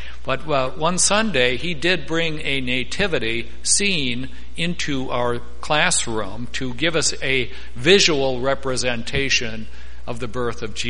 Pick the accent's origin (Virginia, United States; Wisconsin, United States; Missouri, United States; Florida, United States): Wisconsin, United States; I had not been educated properly because I grew up in Wisconsin.